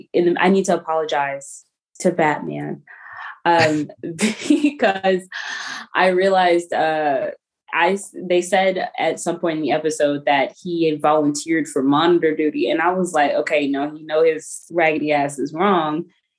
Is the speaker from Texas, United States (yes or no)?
yes; Texas, United States; We're from Texas, though, so.